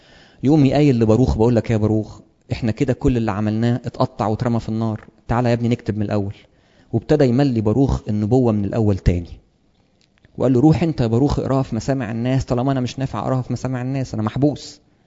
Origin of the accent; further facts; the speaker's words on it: Egypt; وخدوه جابوه هنا عندنا في مصر